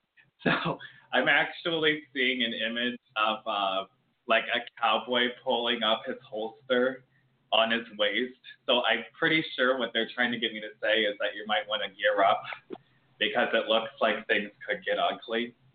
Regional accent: Midwest, United States; I'm also from the Midwest and I'm doing awesome.

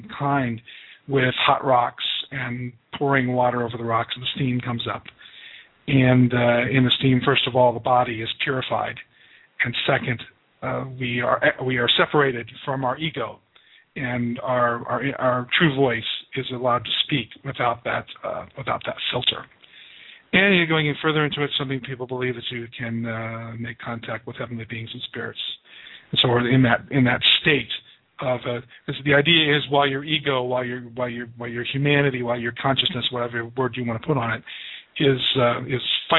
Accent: United States; born there; as far as I know, I was born in America, and that makes me a native of America, a Native American.

